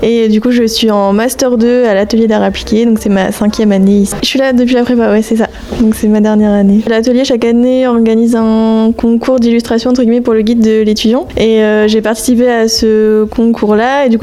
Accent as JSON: {"language": "French", "region": "Normandy", "country": "France", "said": "Donc moi je suis pas du tout de la région de base, je suis de Normandie"}